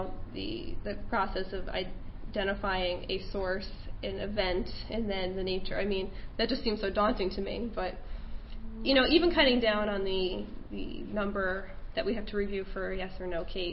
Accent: New York, United States; My home state of New York does not retain the narrative and makes me want to cry sometimes.

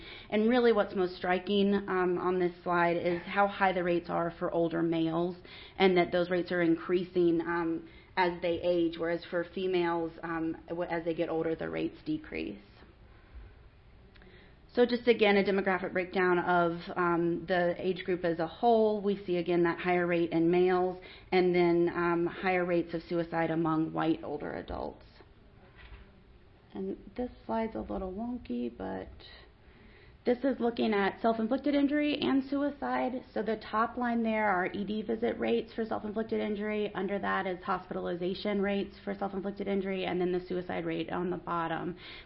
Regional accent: North Carolina, United States; I'm also from North Carolina. I promise to be the last one from North Carolina, at least in this session.

